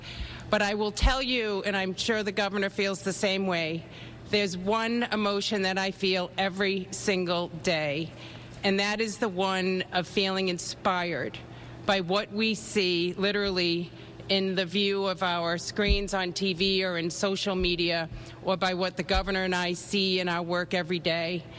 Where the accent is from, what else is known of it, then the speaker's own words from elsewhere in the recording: Worcester, Massachusetts, United States; welcome to my hometown area. I have to say that I'm quite proud that Worcester, Massachusetts, is standing up the first medical field hospital here in our Commonwealth.